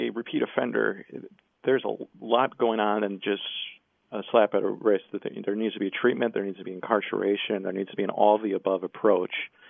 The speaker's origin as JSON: {"language": "English", "region": "Wisconsin", "country": "United States", "said": "And, you know, I'm from Wisconsin. I get told every time I come back there"}